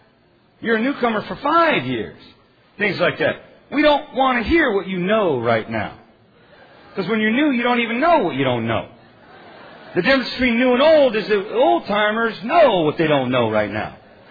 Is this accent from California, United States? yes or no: yes; Oakland, California, United States; I was raised in the late 80s in this fellowship in Oakland, California, where I got clean, my hometown.